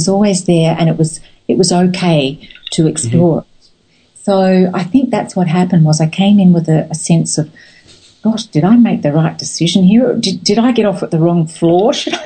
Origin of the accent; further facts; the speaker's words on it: Australia; although I was born here in Australia and I've lived a lot of my life here, I actually feel my spiritual home is in England.